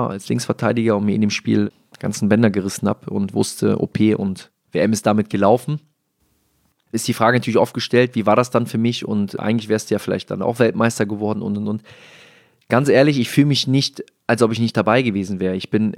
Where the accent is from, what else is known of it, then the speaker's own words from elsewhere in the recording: Rhineland, Germany; Als Rheinländer bringt man auch viel Energie mit.